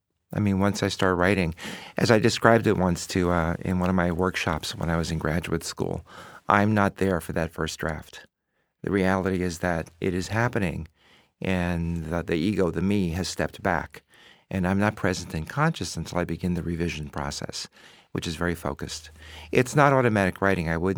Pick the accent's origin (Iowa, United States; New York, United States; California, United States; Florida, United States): New York, United States; New York City; I grew up in New York City, in Spanish Harlem. And to most people, if they bother to think of it at all, it's a horrible place. It's a slum. It's a ghetto. But to me, it was home.